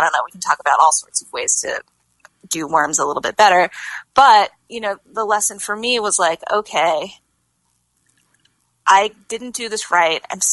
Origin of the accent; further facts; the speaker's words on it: New York City, New York, United States; But yeah, I grew up in New York City, and there, you know, even though I did have a backyard where I grew up, it was mostly like the patio.